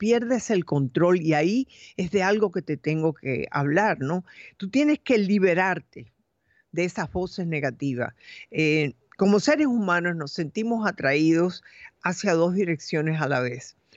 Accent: Cuba; moved away; Yo vine de Cuba hace muchos años, creo que fueron hace 60 años.

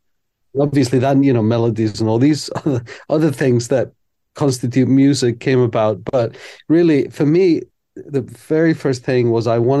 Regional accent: Iceland; English is a second language; I mean, she is half Swedish, half English, and I'm from Iceland. And so there's the Scandinavian connection.

